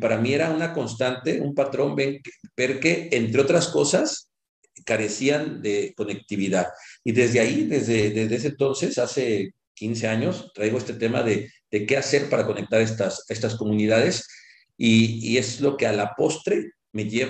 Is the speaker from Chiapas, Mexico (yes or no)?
yes; Chiapas, Mexico; yo vengo de una familia empresaria chiapaneca de mucho esfuerzo. Mis abuelos inician de cero y logran pues desarrollarse el empresariado de manera importante en el estado de Chiapas.